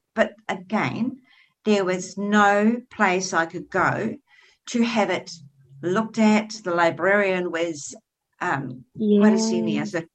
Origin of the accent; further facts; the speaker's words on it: New Zealand; I come from New Zealand.